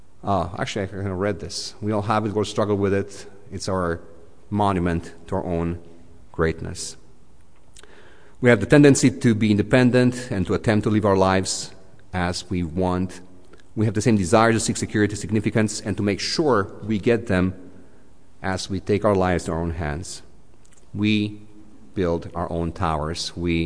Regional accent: Romania; I come from Romania. Back in 1991, 92, 93, the first 3 years when the country became democratic and not communist

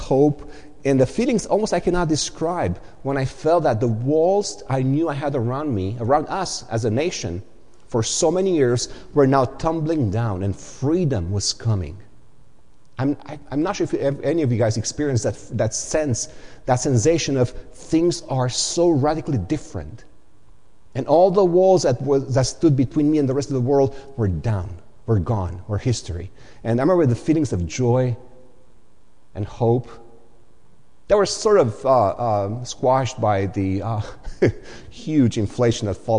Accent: Romania; English is a second language; because if you know my past, I come from Romania, from Eastern Europe, and I did serve in the military on the wrong side, I was part of the Soviet bloc

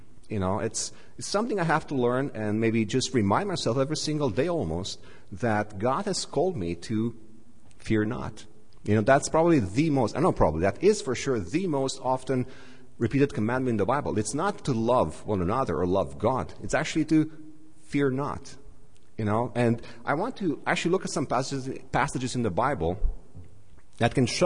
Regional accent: Romania; Anyway, I come from Romania. So Romania

